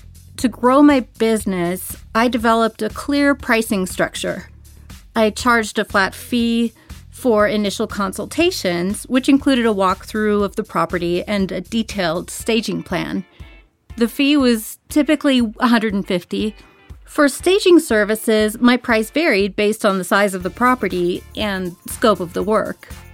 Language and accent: English; Pittsburgh, Pennsylvania, United States; from Pittsburgh.